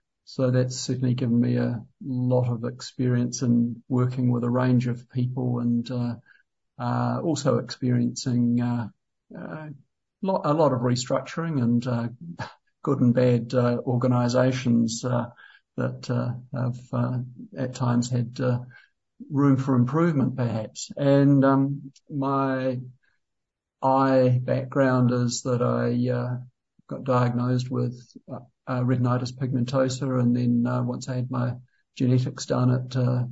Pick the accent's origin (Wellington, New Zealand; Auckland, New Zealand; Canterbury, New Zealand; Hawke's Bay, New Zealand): Wellington, New Zealand; now in Wānaka, New Zealand; I'm mixed from Te Whanganui o Tara, Wellington, and currently in Wānaka.